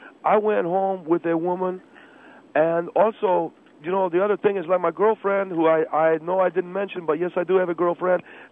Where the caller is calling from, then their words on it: Monterey Park, California, United States; I'm calling from Monterey Park.